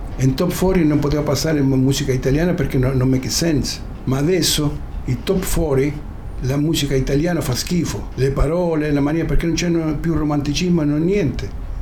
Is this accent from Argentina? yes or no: yes; Buenos Aires, Argentina; Dell'Argentina, Buenos Aires.